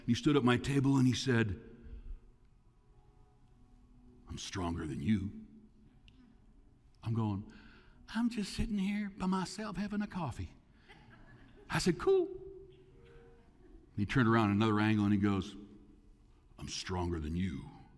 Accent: Canada; I'm not just a pastor, I'm a Canadian.

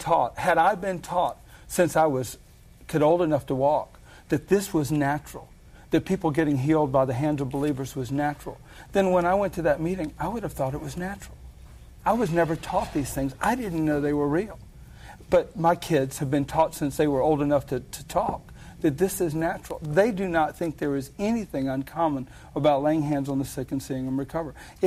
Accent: Jacksonville, Florida, United States; And I said, yes, I am from Jacksonville. That's where I'm living right now.

